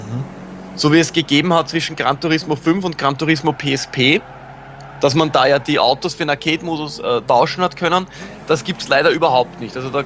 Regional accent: Austria; als Österreicher

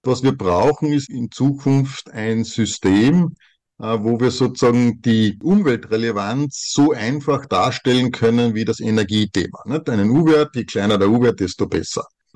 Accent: Austria; bei uns in Österreich also die Tropenhölzer eigentlich komplett verschwunden sind

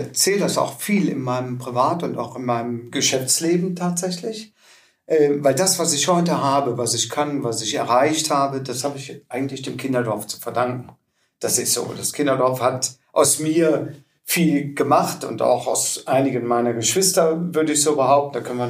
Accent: Mönchengladbach, North Rhine-Westphalia, Germany; born there; Wir kommen gebürtig aus Mönchengladbach.

